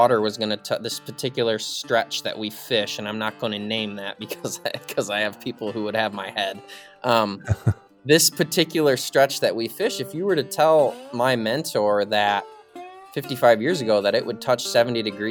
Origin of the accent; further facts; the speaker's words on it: Mesick, Michigan, United States; So growing up in Mesick and Northwest Lower Peninsula, I never saw a tick or had a tick on me until I was probably 20 years old.